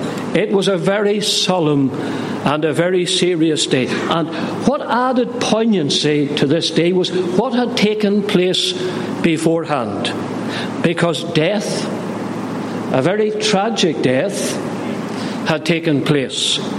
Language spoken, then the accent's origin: English; Northern Ireland, United Kingdom; I come from Northern Ireland